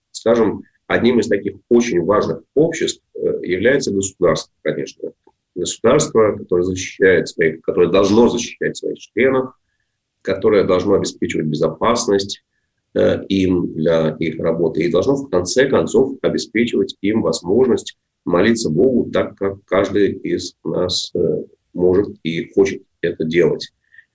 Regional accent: Moscow, Russia; Мы, я вот москвич, вы москвичка, мы москвичи

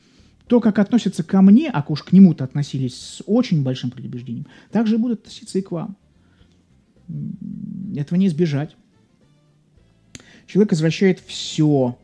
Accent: Saint Petersburg, Russia; Я говорю, я из Санкт-Петербурга.

